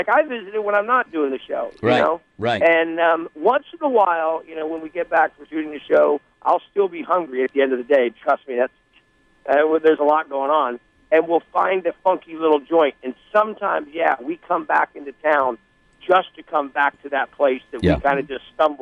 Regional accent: West Coast, United States; I come from the West Coast, so I have a different team that I'm a fan of.

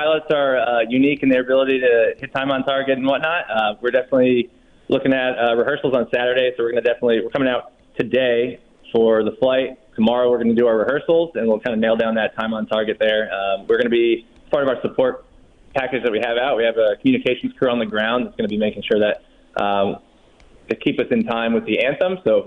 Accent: New Jersey, United States; So I grew up in New Jersey. Definitely, I've moved all around the country

